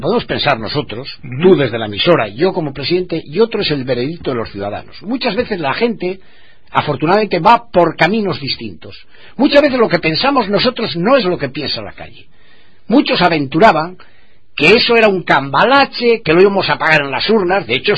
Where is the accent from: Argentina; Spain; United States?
Spain; Cantabria; Yo como ciudadano siempre me gustó que los que teóricamente eran famosos de Cantabria hablasen de mi tierra.